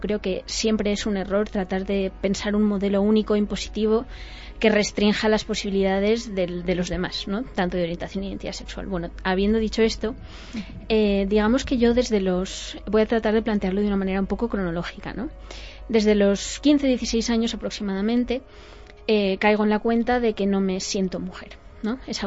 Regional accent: Spain; Todos somos españoles

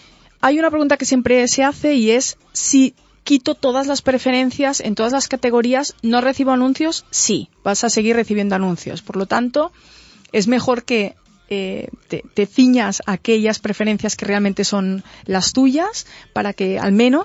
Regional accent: Spain; now in United States; ha determinado que soy de España y que estoy fuera

